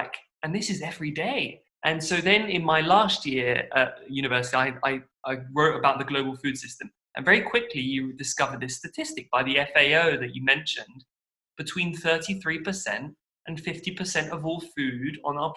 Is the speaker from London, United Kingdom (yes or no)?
yes; London, United Kingdom; also born or lived in Paris, France; I was born in Paris, but my mom earned more money, so we moved to London when I was five. Mm-hmm. And then, I grew up in London like a normal middle-class kid living in the suburbs.